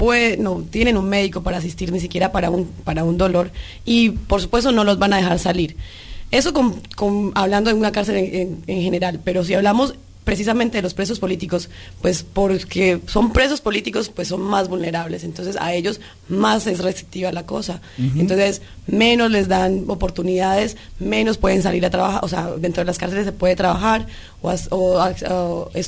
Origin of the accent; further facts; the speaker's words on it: Santander, Colombia; en Santander, de donde soy